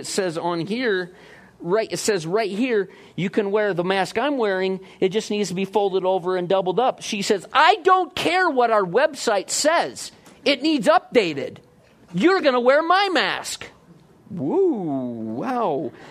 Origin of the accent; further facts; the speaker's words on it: United States; I grew up in America like many of you did, and the America that I grew up in, I took freedom for granted.